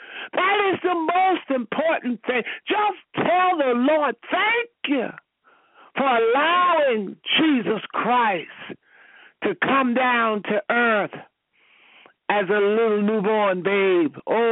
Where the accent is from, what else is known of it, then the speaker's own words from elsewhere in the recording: New York, United States; born there; I was born in New York.